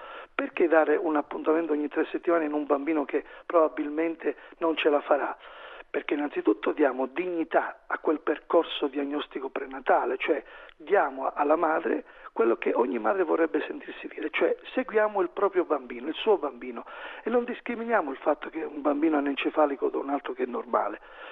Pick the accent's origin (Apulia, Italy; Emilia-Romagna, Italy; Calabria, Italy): Calabria, Italy; Giù in Calabria, da noi, io sono calabrese, si dice chiude una porta e apre un portone.